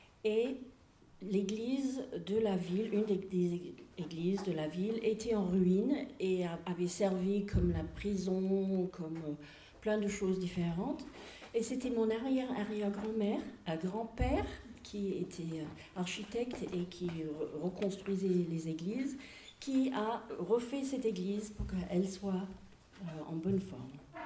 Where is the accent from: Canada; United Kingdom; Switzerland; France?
United Kingdom; French is a second language; donc ça c'est un nom britannique, comme vous pouvez entendre dans mon accent. Je suis britannique parce que je suis seulement moitié anglaise, un quart écossaise et un quart galloise